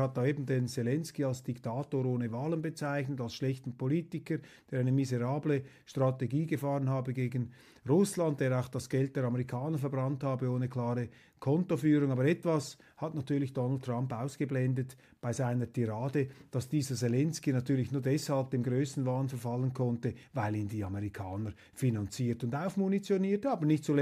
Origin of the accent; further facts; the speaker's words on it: Switzerland; Ich sage Ihnen als Schweizer, so schlimm ist es nicht.